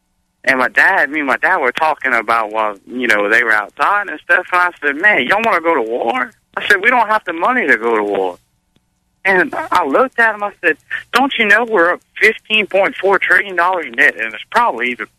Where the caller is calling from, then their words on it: Kinder, Louisiana, United States; Oh, Kinder, Louisiana, man.